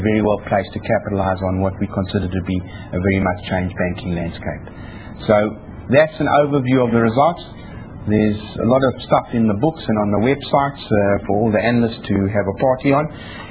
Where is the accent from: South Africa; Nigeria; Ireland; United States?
South Africa; unfortunately we're South African, so we think opportunities when there's a client opportunity